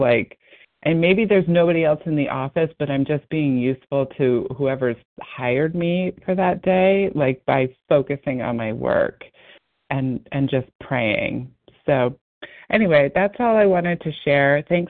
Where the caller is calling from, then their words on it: Massachusetts, United States; I'm calling from Massachusetts.